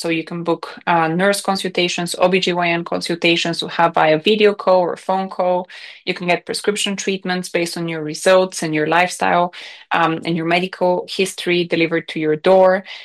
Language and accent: English; Bulgaria; now in United Kingdom; It was a big culture shock for me when I moved from Bulgaria to the UK that you don't ever see your health data.